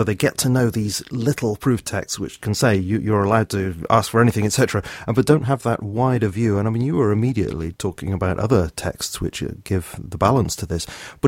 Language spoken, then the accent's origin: English; United Kingdom; I'm going to say amen because I'm a Brit.